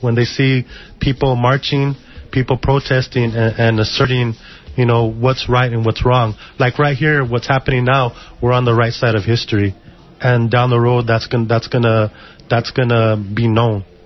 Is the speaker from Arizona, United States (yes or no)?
yes; Ajo, Arizona, United States; I'm from Ajo, and my people are from both sides of the border. I'm Chicano, I'm Yaqui, and I'm also Tonawatam, and our land is on both sides of the border.